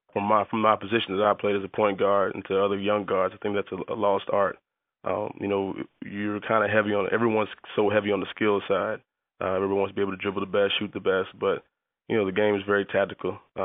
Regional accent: Alabama, United States; I grew up in Alabama. You know, the SEC is all they kind of push through the airways there.

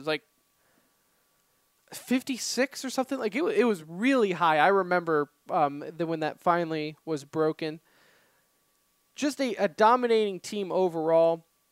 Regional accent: Dallas, Texas, United States; One, because we are obviously from Dallas.

